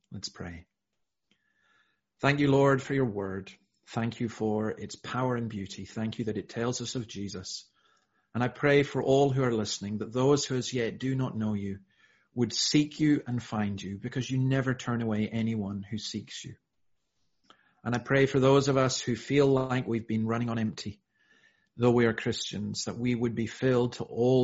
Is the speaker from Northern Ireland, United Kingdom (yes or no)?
no; Scotland, United Kingdom; I grew up in the Scottish Highlands and it was so beautiful.